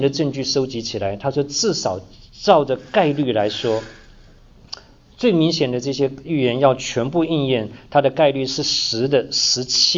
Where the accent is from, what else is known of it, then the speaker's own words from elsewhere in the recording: China; 就像我们中国人一样哈，你姓陈，陈底下有很多，你姓王，王底下很多啊